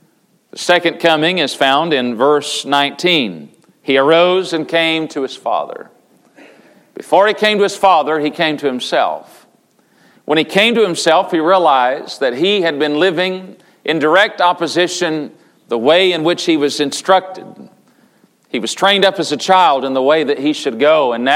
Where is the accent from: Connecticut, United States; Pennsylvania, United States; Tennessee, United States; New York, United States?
Tennessee, United States; I remember growing up in East Tennessee, and at times we would add works to salvation without calling it that.